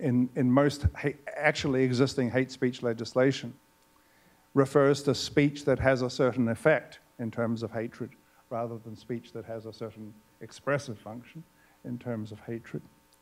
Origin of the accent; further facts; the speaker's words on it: New Zealand; Eduardo mentioned that I'm a New Zealander.